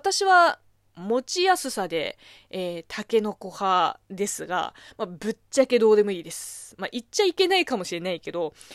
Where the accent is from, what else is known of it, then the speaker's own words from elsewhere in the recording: Zhejiang, China; 私の地元の浙江省は、まあ、どっちもあるけれども